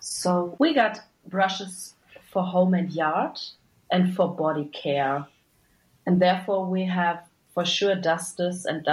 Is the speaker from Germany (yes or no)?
yes; Bielefeld, North Rhine-Westphalia, Germany; I'm from Bielefeld. It's the bigger city nearby. It's about 30 minutes by car, so quite near.